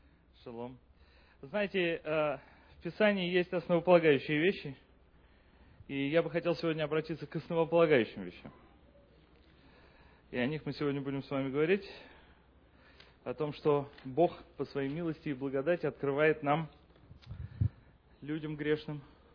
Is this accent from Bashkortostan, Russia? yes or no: no; Moscow, Russia; born there; Вот я лично родился в Москве, да, и всю свою дорогу я страдал от антисемитизма.